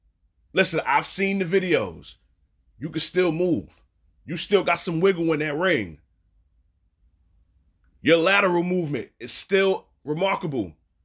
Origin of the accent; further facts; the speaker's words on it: Brooklyn, New York, United States; Mike Tyson, OG, big homie, fellow Brooklynite. You're from Brownsville. I'm from East New York. Brooklyn is Brooklyn.